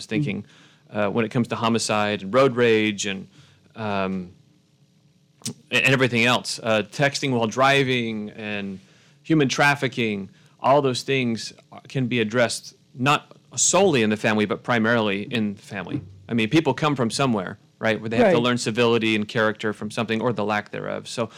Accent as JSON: {"language": "English", "country": "United States", "said": "I'm a professor from the United States"}